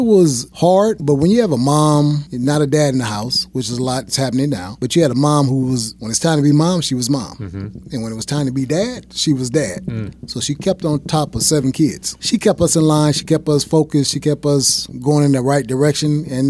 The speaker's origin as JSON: {"language": "English", "town": "Duarte", "region": "California", "country": "United States", "tie": "born or raised there", "said": "Outside of L.A., a little small town in Duarte. You know, I grew up in a black neighborhood."}